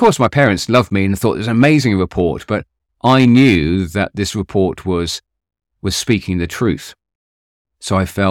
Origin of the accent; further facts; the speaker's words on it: East of England, United Kingdom; So growing up in Hertfordshire here in the UK, I was always playing sport.